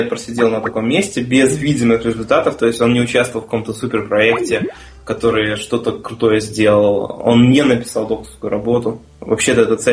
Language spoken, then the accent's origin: Russian; Lithuania; я слышу у тебя слабый акцент. Ты говорит, откуда? Я говорю, ну я из Литвы.